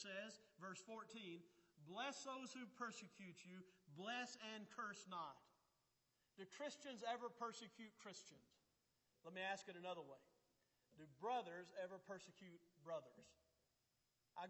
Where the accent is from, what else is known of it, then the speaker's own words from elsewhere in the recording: Birmingham, Alabama, United States; Growing up in Birmingham, Alabama, it seemed like that every Saturday and Sunday for about 8 months out of the year, we'd go out door knocking.